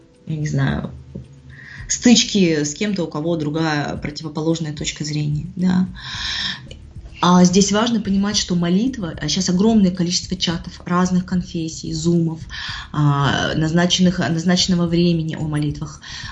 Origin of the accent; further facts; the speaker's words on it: Ukraine; то есть я сама с Украины, у меня там братья сейчас на Украине